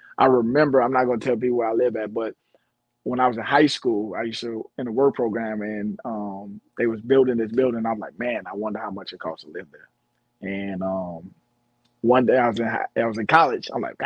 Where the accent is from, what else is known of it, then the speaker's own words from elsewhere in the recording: Chicago, Illinois, United States; because we're from Southside Chicago.